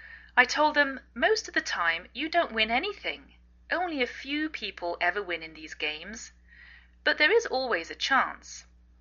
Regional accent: England, United Kingdom; now in United States

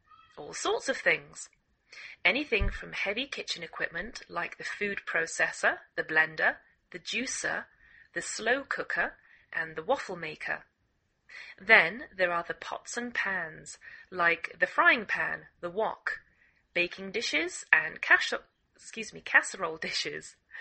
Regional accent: England, United Kingdom; now in United States

